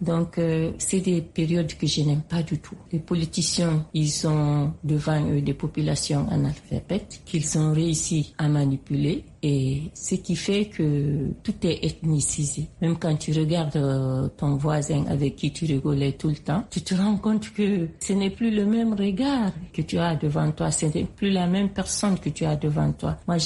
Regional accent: Guinea; je suis de la République de Guinée.

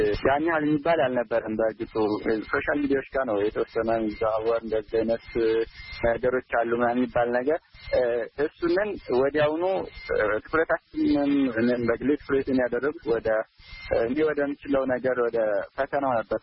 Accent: Amhara, Ethiopia; ምዕራብ ጎጃም ጉዞን ተከላይ ወረዳ ነው የተወለድኩት፣ ገጠራማ ክፍል ነው።

